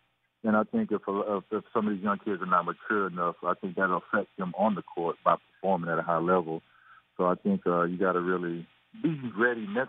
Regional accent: Houston, Texas, United States; I'm from Houston, Texas, so I grew up watching Clyde when he was a college player

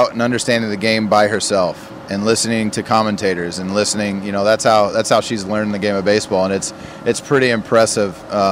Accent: Indianapolis, Indiana, United States; now in Cleveland, United States; From Indiana, nice. Indianapolis. Born and raised. Reside in just outside of Cleveland with my wife, two kids.

